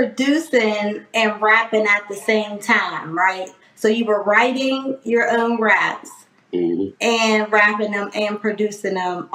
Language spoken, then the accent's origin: English; Pittsburgh, Pennsylvania, United States; I know for me, I'm from Pittsburgh and I did not want to stay in Pittsburgh for college.